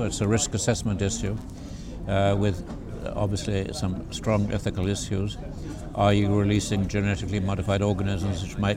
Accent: Henstridge, South West England, United Kingdom; born there; my mother, knowing she was about to give birth, rented a house next door to the church at Henstridge, and I was born on Easter Day in 1940.

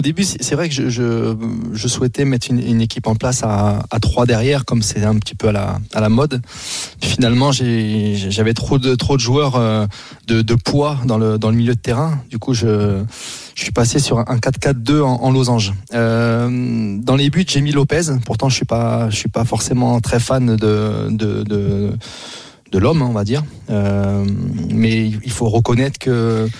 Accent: Hauts-de-France, France; Moi, je suis Picard de base, donc on n'est pas très loin.

